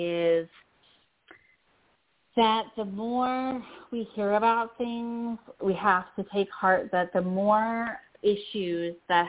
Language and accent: English; Tennessee, United States; I'm actually from Tennessee.